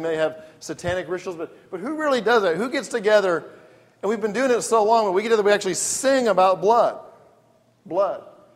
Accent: England, United Kingdom; I grew up in England, but not a good word over in England

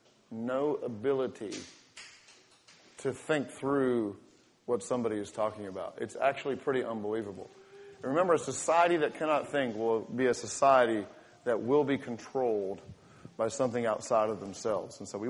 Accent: England, United Kingdom; Obviously, I grew up in England. You can tell because of my accent, right?

